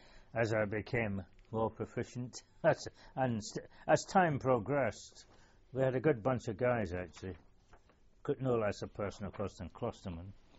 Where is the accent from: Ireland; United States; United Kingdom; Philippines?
United Kingdom; Glasgow, Scotland; And the mere fact that I came from Glasgow and there was a family connection